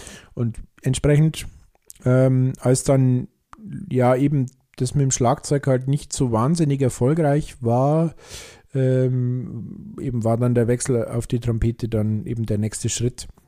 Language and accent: German; Seebahn, Germany; irgendwann mal ein Flügelhorn gekauft und habe dann im örtlichen Musikverein hier in Seebahn, das ist mein Heimatdorf